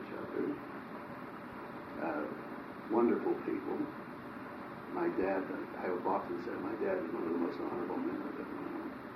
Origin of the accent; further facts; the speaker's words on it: Pittsburgh, Pennsylvania, United States; born there; I was born in the Hill